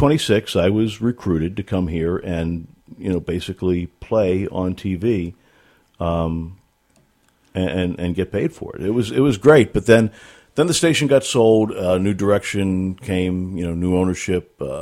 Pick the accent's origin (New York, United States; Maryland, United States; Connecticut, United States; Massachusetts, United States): Maryland, United States; Baltimore; I grew up in Baltimore. Oldest of three kids. I have two younger sisters.